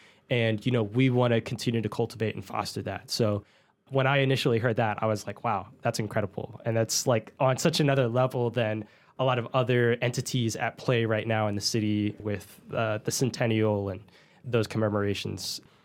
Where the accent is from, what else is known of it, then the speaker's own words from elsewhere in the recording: Tulsa, Oklahoma, United States; I grew up here in Tulsa and my family didn't own a car.